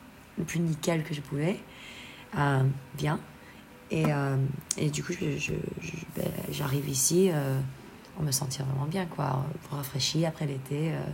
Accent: Seattle, Washington, United States; parce que je viens de Seattle, et pour nous, bah, c'est les meilleurs crabes.

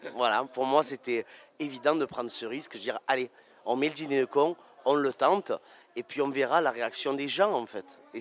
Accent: Arles, Provence-Alpes-Côte d'Azur, France; Oui, je viens de Arles, moi, exactement. Ville de 30 000 habitants, avec les moustiques, on est 4 milliards, en fait.

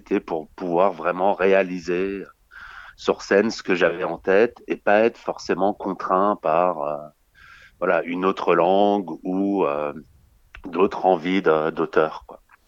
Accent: Saint-Étienne, Auvergne-Rhône-Alpes, France; moi j'ai grandi à Saint-Étienne

